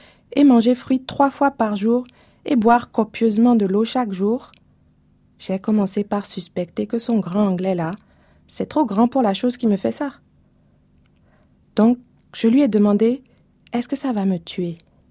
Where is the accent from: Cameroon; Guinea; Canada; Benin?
Benin; l'usage des langues en Afrique de l'Ouest, où j'ai grandi, au Bénin, et qui est le fait que chacun parle à peu près, enfin au minimum deux langues, sinon trois ou quatre